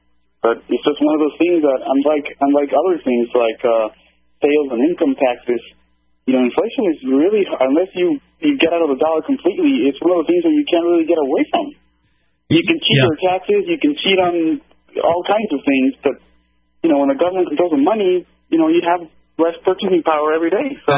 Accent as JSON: {"language": "English", "country": "Peru", "said": "back in the late 80s, early 90s, I'm from Peru, so I was there during the time"}